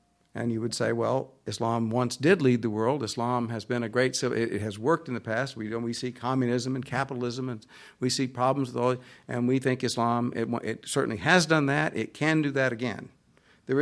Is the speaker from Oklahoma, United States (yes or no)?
yes; Oklahoma, United States; I mean, I'm from Oklahoma. It wasn't a state till 1907.